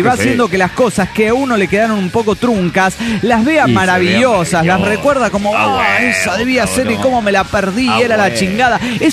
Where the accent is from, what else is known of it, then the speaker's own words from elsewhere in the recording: León, Guanajuato, Mexico; de León, Guanajuato, México.